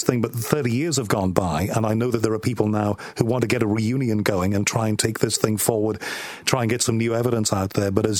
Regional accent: Liverpool, North West England, United Kingdom; I know Liverpool because I'm from Liverpool, and I go on about that an awful lot on this show.

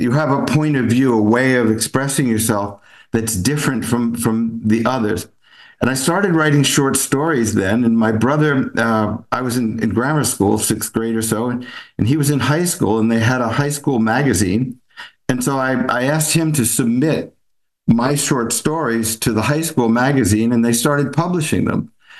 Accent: Newark, New Jersey, United States; I'm from Newark, New Jersey. I'm here on scholarship.

